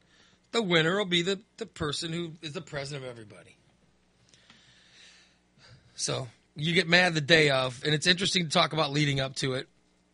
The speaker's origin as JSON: {"language": "English", "town": "Chicago", "region": "Illinois", "country": "United States", "tie": "born there", "said": "I was born in Chicago. And I'm second generation American on my mother's side."}